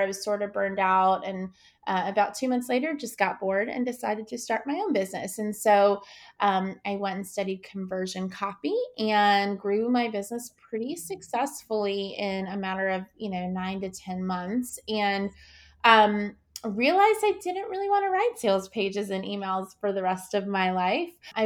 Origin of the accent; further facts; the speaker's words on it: New York, United States; also born or lived in South Carolina; my husband is from Ecuador. I'm from New York. We lived in South Carolina at the time.